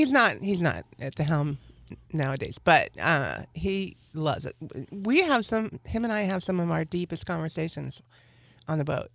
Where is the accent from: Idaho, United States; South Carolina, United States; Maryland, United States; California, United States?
California, United States; Santa Barbara; My boat is in Santa Barbara. So I'm from Santa Barbara